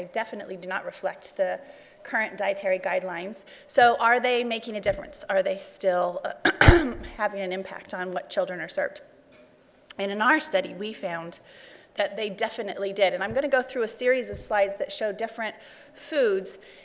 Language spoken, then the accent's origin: English; California, United States; I'm from California, and all of this work was done in California, I should add.